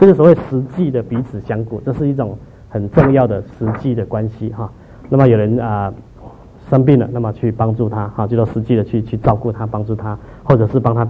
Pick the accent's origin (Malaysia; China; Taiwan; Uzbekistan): China; 不过这种聚餐我们中国人已经是很专家了